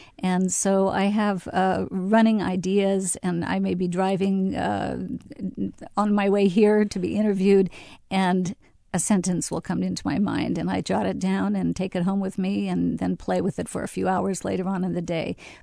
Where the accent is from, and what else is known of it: Fresno, California, United States; born or raised there